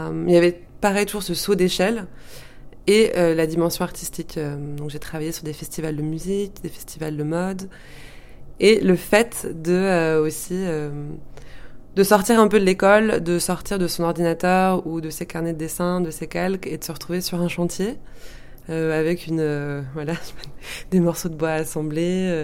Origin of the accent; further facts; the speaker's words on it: Lyon, Auvergne-Rhône-Alpes, France; moi j'ai grandi à Lyon. Donc j'ai commencé mes études par une année d'histoire de l'art et d'anglais à la fac à Lyon. Et ensuite, je suis allée à Grenoble pour étudier l'architecture